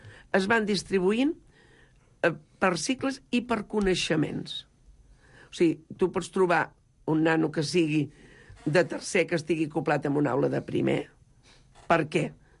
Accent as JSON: {"language": "Catalan", "town": "Sarrià", "region": "Catalonia", "country": "Spain", "said": "Les Planes està tocant a Sarrià. Bueno, som de Sarrià, deixem-ho ben clar."}